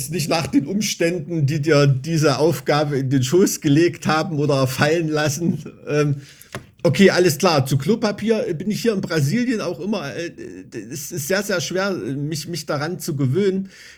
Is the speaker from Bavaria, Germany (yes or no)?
no; Weimar, Thuringia, Germany; Deshalb kennen die auch alle Weimar, wo ich herkomme. Dieses ist eigentlich Nest, ne?